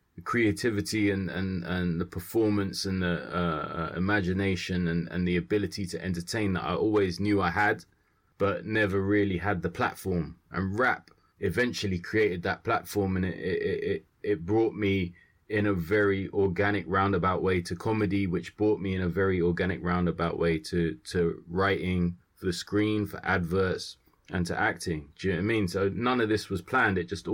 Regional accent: Kilburn, London, United Kingdom; I'm from Kilburn, and I was like around my mum's in Willesden

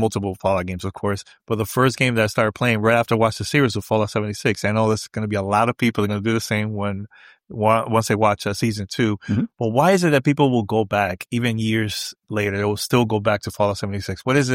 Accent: New York City, New York, United States; All right, so we're live here in my hometown, New York City here

